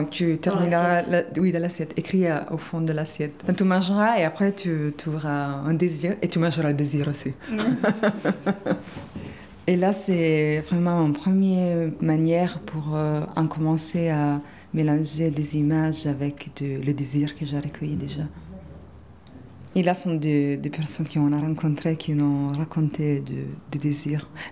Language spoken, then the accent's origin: French; Italy; French is a second language; now in Marseille, France; Moi, je viens d'Italie. Et quand je suis venue la première fois